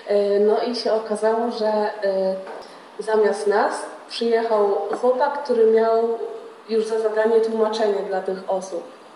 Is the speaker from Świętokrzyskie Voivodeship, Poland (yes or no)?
no; Wrocław, Lower Silesian Voivodeship, Poland; Tak, tak. A. Ja to wychowywałam całe życie moje.